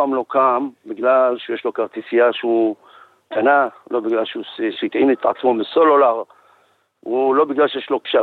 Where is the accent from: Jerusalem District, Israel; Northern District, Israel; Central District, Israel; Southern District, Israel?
Southern District, Israel; Tifrah; מהדרום, מושב תפרח.